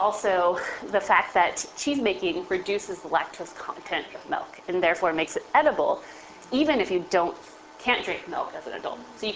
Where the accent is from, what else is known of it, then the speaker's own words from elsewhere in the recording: South San Francisco, California, United States; I am a California girl, born and raised here. I grew up in South San Francisco, the industrial city, not really very exciting place